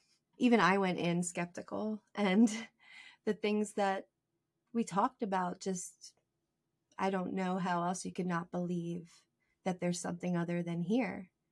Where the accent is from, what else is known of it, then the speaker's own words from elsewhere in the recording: Philadelphia, Pennsylvania, United States; I'm from Philadelphia, Pennsylvania.